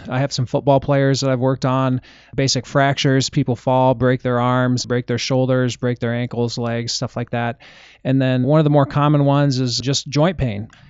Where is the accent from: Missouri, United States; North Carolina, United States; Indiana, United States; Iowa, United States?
Iowa, United States; Des Moines; also born or lived in Minnesota / Michigan; So I'm from Des Moines, Iowa originally. Grew up just right by Roosevelt High School. Went to Des Moines Christian High School